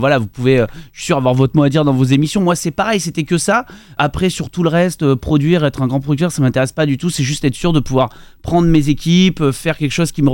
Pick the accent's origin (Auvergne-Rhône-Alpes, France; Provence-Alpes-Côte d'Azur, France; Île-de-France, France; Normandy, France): Provence-Alpes-Côte d'Azur, France; Gap; En fait, je suis né à Gap, dans le 05, dans les Hautes-Alpes. Et je vivais vraiment en station de ski. Mes parents sont commerçants, comme on connaît, les restaurants au pied des pistes de station.